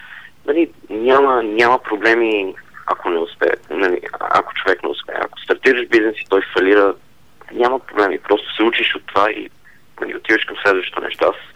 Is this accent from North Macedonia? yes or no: no; Dubai, United Arab Emirates; now in Bulgaria; Никога не бях живял в България. Нали, винаги съм обичал България. Всяко едно лято си идвах в България, от Дубай.